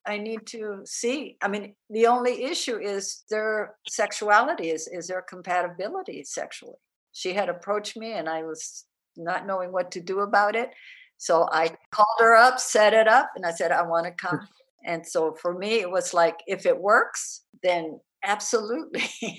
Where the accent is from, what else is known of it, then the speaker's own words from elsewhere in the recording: Texas, United States; first language Spanish; English is a second language; No, we couldn't speak English in my home because the schools in Texas wouldn't let us speak Spanish.